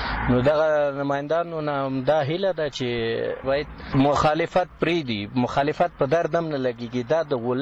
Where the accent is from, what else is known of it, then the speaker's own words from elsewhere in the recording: Kabul, Afghanistan; د کابل څخه یم.